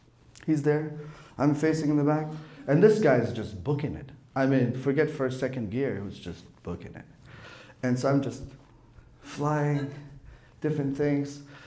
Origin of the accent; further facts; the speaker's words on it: Stuttgart, Baden-Württemberg, Germany; So I'm a city boy. I grew up in Stuttgart, and I go to visit my grandparents every summer.